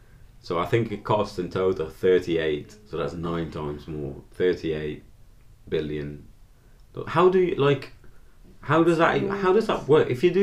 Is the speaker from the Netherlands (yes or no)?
yes; Netherlands; So, like, obviously, I'm from Holland